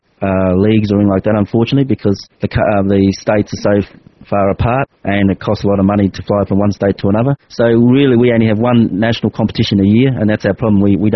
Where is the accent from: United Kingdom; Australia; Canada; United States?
Australia; Queensland; Like, for example, I'm from Queensland, and that's one of the states here in Australia